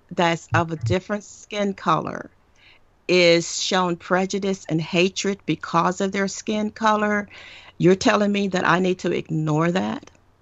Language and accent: English; the South, United States; People in the North don't see that, but we in the South do see it.